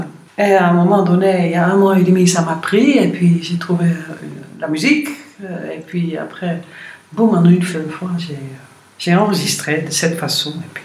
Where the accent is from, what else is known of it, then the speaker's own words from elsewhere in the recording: Netherlands; moved away as an adult; Je suis partie de la Hollande au moment que j'avais fini mes études de conservatoire.